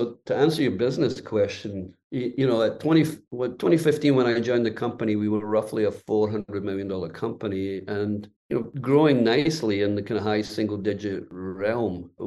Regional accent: Sedona, Arizona, United States; Sedona. And, you know, I'm probably in the office maybe 5 days out of the month, even though it's in my hometown.

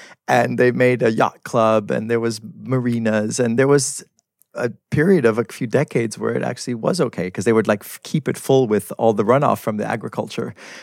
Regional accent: Los Angeles, California, United States; I grew up in Los Angeles and had no idea that this thing was here.

